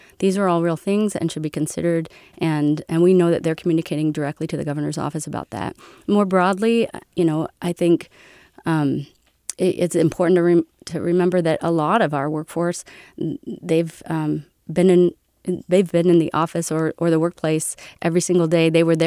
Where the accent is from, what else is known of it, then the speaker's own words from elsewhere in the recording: California, United States; We're from California. I always say my family moved here for the gold rush and we didn't leave. I even grew up panning for gold.